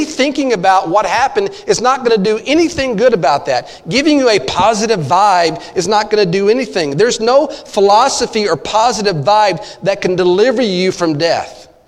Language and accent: English; Glen Rose, Texas, United States; when I'm down in Texas, when I go to my hometown of Glen Rose